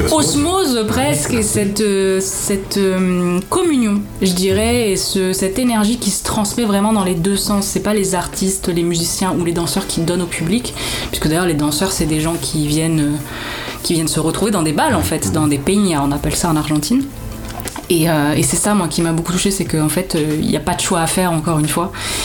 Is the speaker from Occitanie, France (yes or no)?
no; Briançon, Provence-Alpes-Côte d'Azur, France; Donc il y a eu les Hautes-Alpes, donc chez moi à Briançon